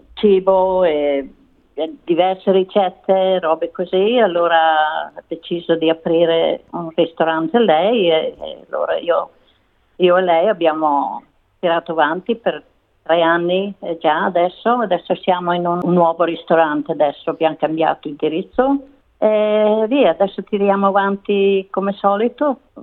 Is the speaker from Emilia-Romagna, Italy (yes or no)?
yes; Bologna, Emilia-Romagna, Italy; now in Australia; perché noi veniamo da Bologna